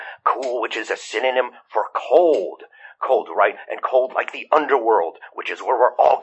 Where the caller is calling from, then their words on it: Atlanta, Idaho, United States; from Atlanta, Idaho.